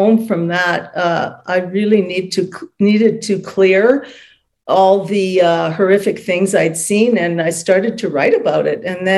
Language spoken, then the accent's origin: English; Canada; and I'm Canadian.